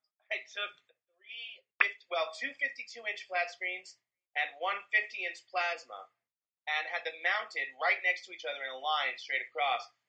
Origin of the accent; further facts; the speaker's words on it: New York, United States; now in Dayton, United States; I think it's funny. I'm from New York. So everything, whenever I describe any city outside of New York, it always starts with smaller.